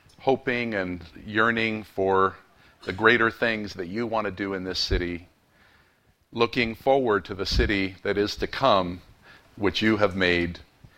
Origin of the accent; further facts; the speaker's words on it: United States; wow, he picked a topical message for a week like this, especially as I'm an American.